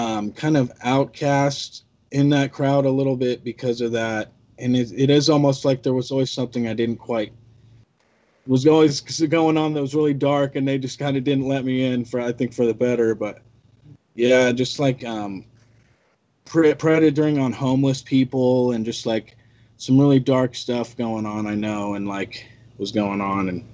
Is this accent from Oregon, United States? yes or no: yes; Albany, Oregon, United States; I grew up in Albany, Oregon, and kind of a circle of, I was always kind of outside the circle